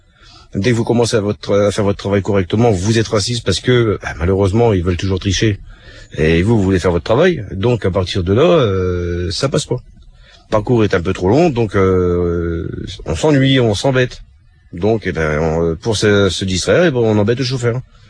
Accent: La Ferté-Milon, Hauts-de-France, France; J'étais sur la Ferté-Milon.

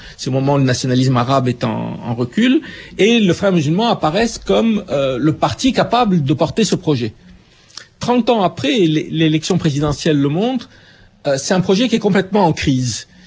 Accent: Cairo, Cairo Governorate, Egypt; born or raised there

